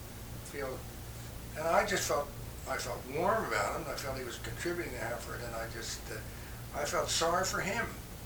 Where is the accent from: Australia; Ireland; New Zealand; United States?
Ireland; And, you know, being Irish and being, I can be so intolerant of people who don't agree with me.